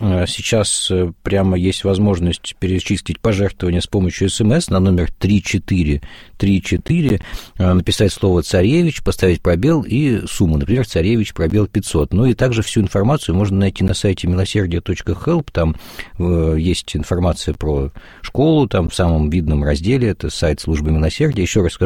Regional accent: Bryansk, Bryansk Oblast, Russia; Я вот, например, ученик обычной школы, я из Брянска родом.

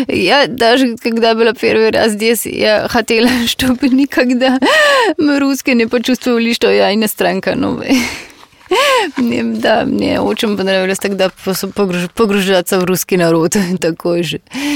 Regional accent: Slovenia; Russian is a second language; Хотя я была из Словении

